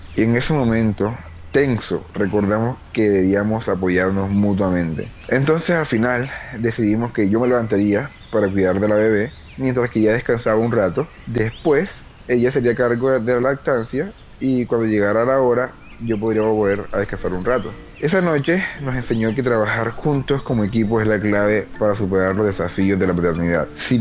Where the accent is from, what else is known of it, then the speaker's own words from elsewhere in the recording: Santa Marta, Magdalena, Colombia; de Santa Marta Magdalena y soy el papá de una niña de 2 años.